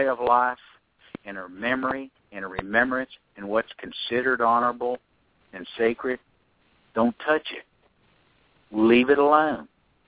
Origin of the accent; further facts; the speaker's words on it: United States; And as an American veteran, modern days, I have a hard time with that.